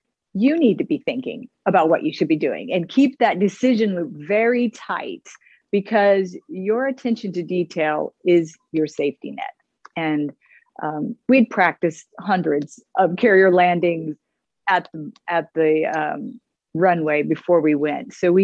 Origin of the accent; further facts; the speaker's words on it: New Mexico, United States; I'm from New Mexico. You can't get more landlocked and less water than New Mexico.